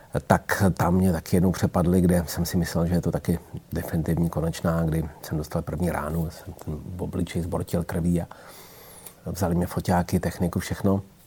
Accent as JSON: {"language": "Czech", "town": "Brno", "region": "South Moravian Region", "country": "Czechia", "said": "jel jsem vlastně ze Severní Koreje domů do Brna"}